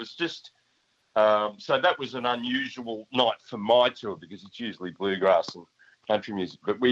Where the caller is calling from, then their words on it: Australia; I'm ringing from Hiroshima.